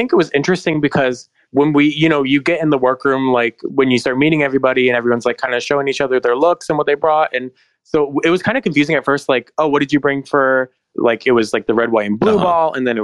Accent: Michigan, United States; I'm from Michigan. I've sick of eating bugs before.

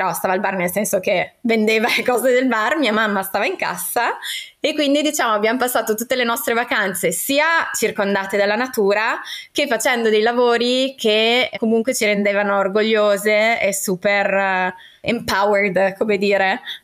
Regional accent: Trentino-Alto Adige, Italy; Allora, sì, io sono trentina, nata in mezzo alle montagne.

